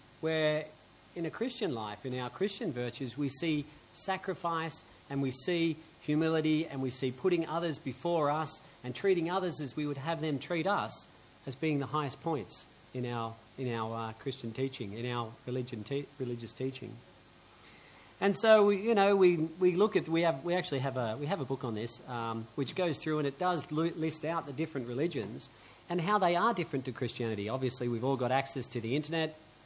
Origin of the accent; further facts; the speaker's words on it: Australia; And I am, you are, we are Australian, and it's a wonderful thing that we enjoy and take pride in being.